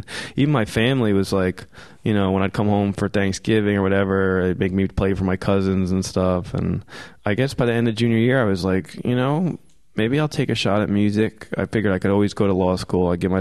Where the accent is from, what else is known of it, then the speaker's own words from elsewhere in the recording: New Jersey, United States; moved away as an adult; I grew up in Jersey, and for me, California was, you know, I always had this romantic notion of the West Coast